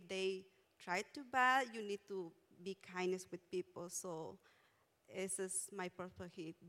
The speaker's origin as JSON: {"language": "English", "country": "Guatemala", "tie": "born or raised there", "moved": "yes", "said": "I grew up in Guatemala, so it wasn't new for me to see all the needs from my country"}